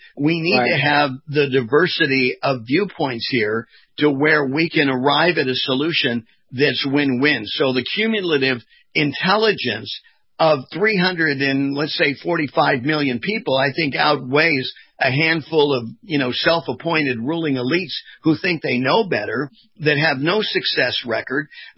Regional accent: United States; we're excited about being an American, that we're serving not only our own interests, but the world interests

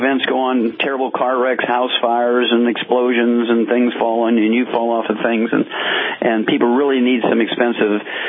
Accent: Missouri, United States; let's start out in my home state, Missouri, and go to Edward.

